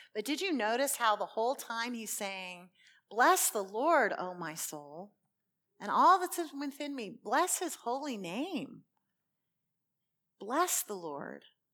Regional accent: the South, United States; also born or lived in Los Angeles, United States; I'm a Southerner. I can say that.

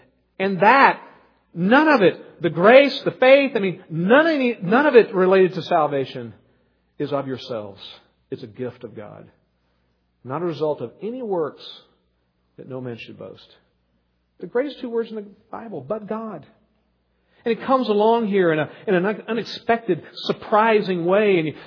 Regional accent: the South, United States; Before I moved into foreign missions on the West Coast, I was raised in the South.

